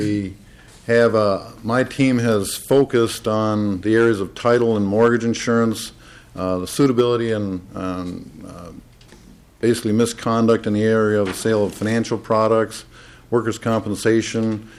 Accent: South St. Paul, Minnesota, United States; I'm from South St. Paul

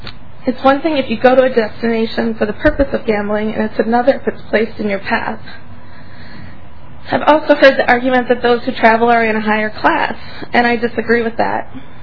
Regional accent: White Bear Lake, Minnesota, United States; I'm from White Bear Lake.

